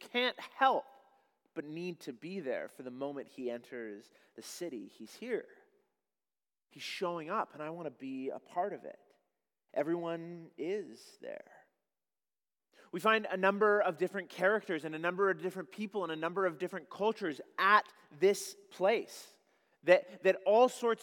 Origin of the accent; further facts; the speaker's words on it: Kamloops, British Columbia, Canada; She says one of the things she most regrets when we were growing up in Kamloops is that in 2010, when the Olympics took place in Vancouver, 4 hours down the road, not far at all, we didn't go.